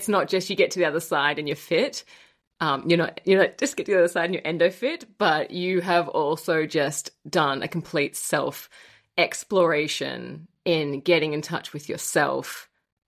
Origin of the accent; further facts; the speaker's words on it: Australia; you're from New Zealand, I'm from Australia.